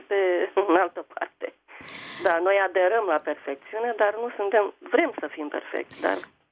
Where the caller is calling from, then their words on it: Tulcea, Tulcea County, Romania; Sunt din Tulcea.